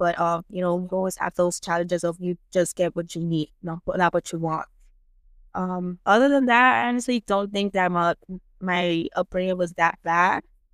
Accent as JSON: {"language": "English", "region": "New Jersey", "country": "United States", "tie": "born or raised there", "said": "I was born in New Jersey, the state of New Jersey, born and raised."}